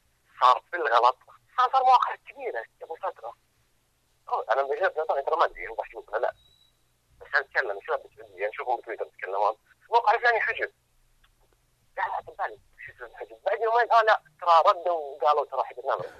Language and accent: Arabic; Saudi Arabia; مو قد ناضجه عندنا في السعوديه هنا او في الخليج عموما